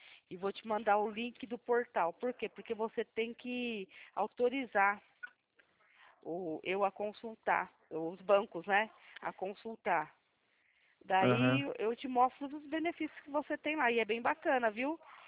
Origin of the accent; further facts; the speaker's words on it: Atibaia, São Paulo, Brazil; eu sou daqui de Atibaia, São Paulo.